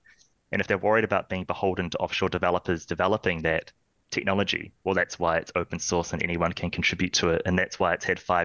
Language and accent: English; New Zealand; As a Kiwi, we might prefer to peg to Kiwi because our outgoing expenses are in Kiwi. Our country runs in Kiwi.